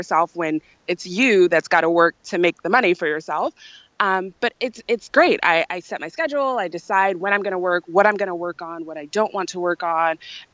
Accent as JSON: {"language": "English", "region": "London", "country": "United Kingdom", "tie": "born there", "said": "So I have a little bit of a unique situation because I have dual citizenship. I was born in London."}